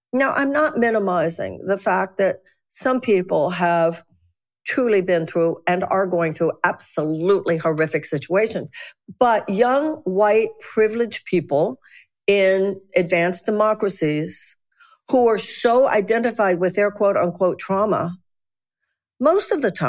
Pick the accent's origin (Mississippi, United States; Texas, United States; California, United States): Texas, United States; I'm a Jew from Texas. You know, Texans are not subtle people. Jews aren't subtle people.